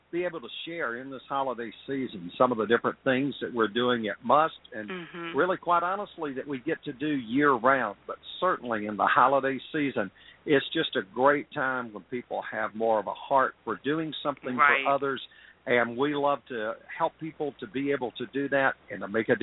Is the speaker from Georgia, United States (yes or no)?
yes; Atlanta, Georgia, United States; I grew up right here in Atlanta, Georgia.